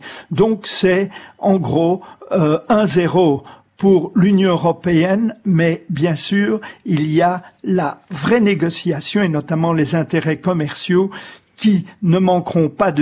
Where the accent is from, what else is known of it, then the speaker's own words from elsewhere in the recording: Brussels, Brussels-Capital Region, Belgium; now in United Kingdom; Je suis belge, maintenant britannique également, je suis né à Bruxelles, je suis né avec les institutions européenne